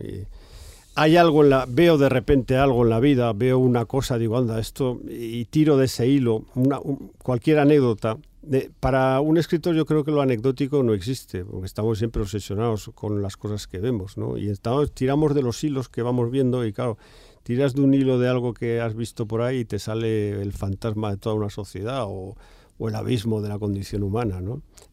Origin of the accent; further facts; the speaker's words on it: Barbastro, Aragon, Spain; en mi pueblo, en Barbastro, yo viví los 18 primeros años de mi vida y allí se forjó todo, mi identidad, mis emociones